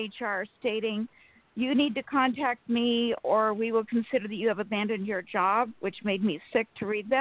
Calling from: Sacramento, California, United States; from Sacramento.

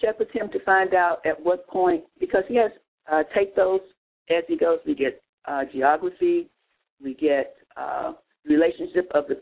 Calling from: Houston, Texas, United States; in Houston, Texas.

